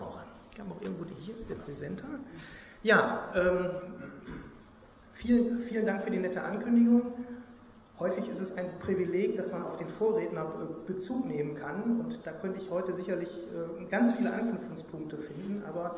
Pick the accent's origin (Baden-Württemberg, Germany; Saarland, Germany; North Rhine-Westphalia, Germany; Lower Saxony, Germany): North Rhine-Westphalia, Germany; Ich komme aus dem Ruhrgebiet und da kennt eigentlich jeder diesen Typ.